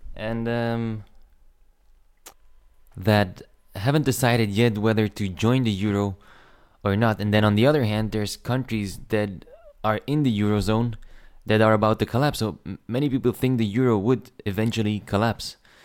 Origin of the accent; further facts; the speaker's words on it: Antwerp, Flanders, Belgium; I'm from Antwerp in Belgium.